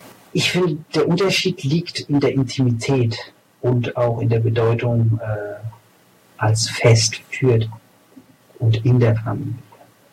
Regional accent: Spain; Wir als Spanier

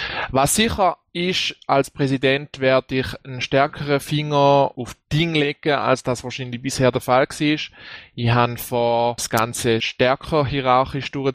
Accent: Thurgau, Switzerland; moved away as an adult; now in Zurich, Switzerland; Ich komme ursprünglich aus dem Thurgau, mein Bürgerort ist glaube ich Trogen. Ich bin hauptsächlich im Thurgau aufgewachsen, bin erst halb durchs Studium in Zürich gelandet, wohne in Zürich jetzt seit gut 5 Jahren, arbeite auch da.

